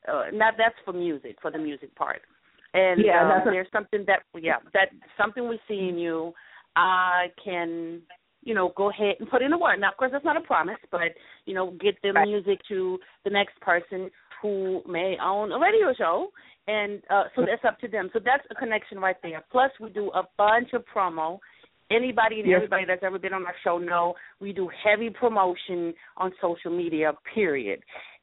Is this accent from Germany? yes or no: yes; Germany; I'm originally from Europe, from Germany, so I do have the connections over there, too.